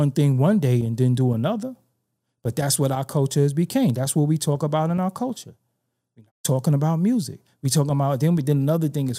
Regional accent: Brooklyn, New York, United States; But I gotta be held to a standard because I'm from Brooklyn.

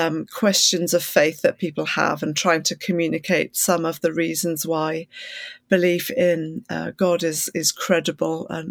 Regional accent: North East England, United Kingdom; I grew up in the northeast of England, which is about 250 miles north of Oxford on the east coast, not too far from the Scottish border.

